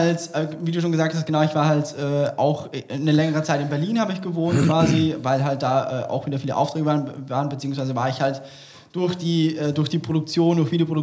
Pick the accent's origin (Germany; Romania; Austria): Austria; Styria; bei uns in der Steiermark, also wir kommen ja aus der Steiermark, aus dem Grunde Herzen in der Mitte von Österreich.